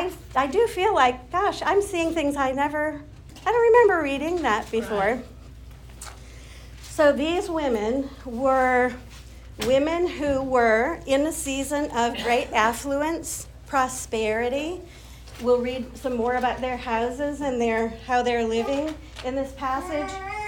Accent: Wisconsin, United States; I come from Wisconsin, where there are a lot of cows.

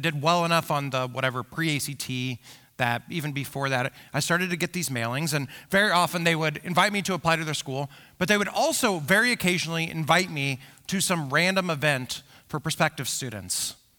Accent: Illinois, United States; I am from Central Illinois, so this is about 3 hours south of here, right? It is a farm town of 700 people. My graduating class was 37 kids.

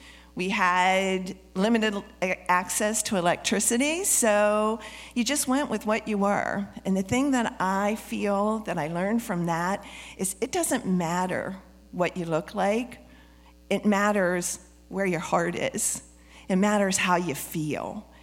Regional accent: Pennsylvania, United States; He was like, "Where are y'all from?" And we're from Pennsylvania.

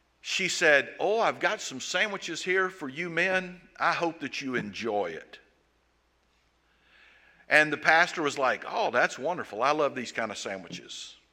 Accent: Savannah, Georgia, United States; But there was churches like the one that I grew up in Savannah.

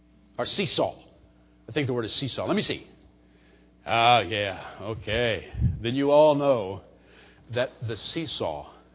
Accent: United States; Not only are we rebellious by nature, by God, I'm an American. I got rights.

